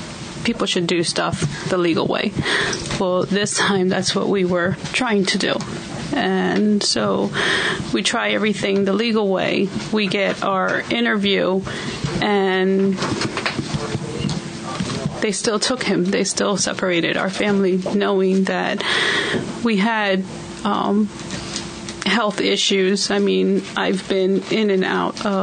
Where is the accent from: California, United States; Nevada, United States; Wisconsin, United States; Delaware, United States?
Delaware, United States; Wilmington; born there; No, I was born in Wilmington, Delaware.